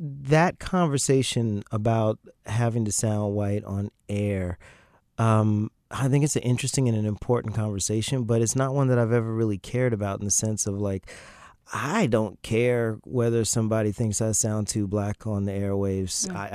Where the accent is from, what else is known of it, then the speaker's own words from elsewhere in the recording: New Jersey, United States; I was recently in New York and I went to my hometown, New Jersey, and I was driving down those streets